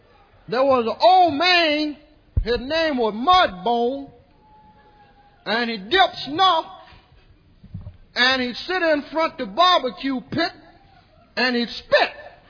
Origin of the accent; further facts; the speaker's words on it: Peoria, Illinois, United States; born there; I was born in Peoria, Illinois. That's a city, nigga.